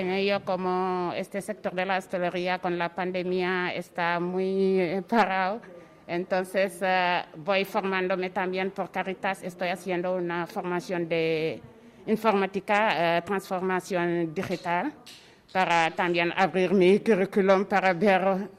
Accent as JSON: {"language": "Spanish", "country": "Senegal", "moved": "yes", "lives_now": "Spain", "said": "Senegalesa. Llevo 13 años aquí en España."}